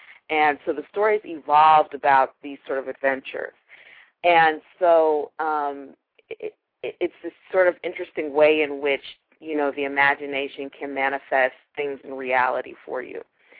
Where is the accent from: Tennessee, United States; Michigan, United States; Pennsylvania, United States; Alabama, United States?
Pennsylvania, United States; Pittsburgh; Pittsburgh, I'm from Pittsburgh, my sister